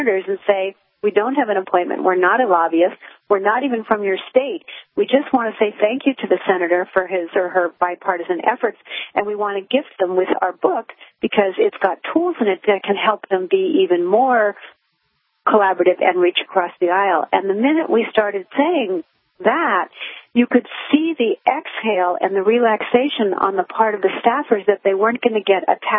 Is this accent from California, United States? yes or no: yes; California, United States; we're ordinary citizens. We're from California